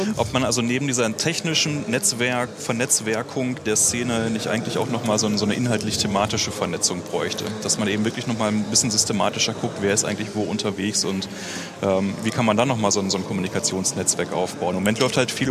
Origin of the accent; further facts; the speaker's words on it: Göttingen, Lower Saxony, Germany; wir kommen halt alle aus Göttingen